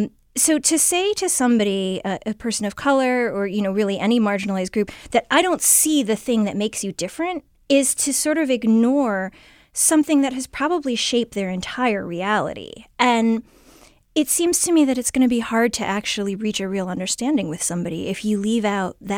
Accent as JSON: {"language": "English", "town": "Shaker Heights", "region": "Ohio", "country": "United States", "tie": "born or raised there", "said": "I remember in the 90s when I was growing up in Shaker Heights"}